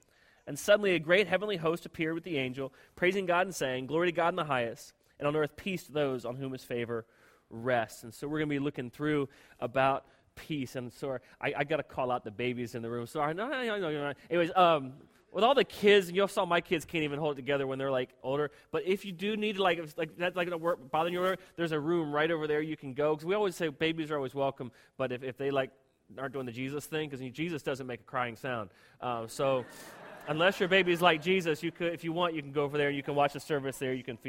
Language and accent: English; Florida, United States; This is just my memories growing up in Florida.